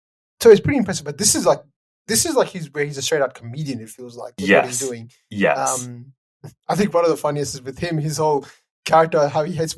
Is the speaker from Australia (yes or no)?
yes; Australia; this is not an experience that we can make yeah. growing up in Australia.